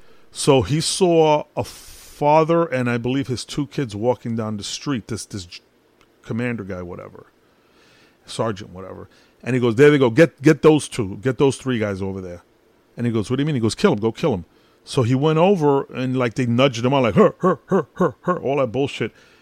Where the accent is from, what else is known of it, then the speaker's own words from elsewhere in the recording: Brooklyn, New York, United States; born there; I'm Puerto Rican, but I was born in Brooklyn. I rep my people. I rep my Puerto Ricans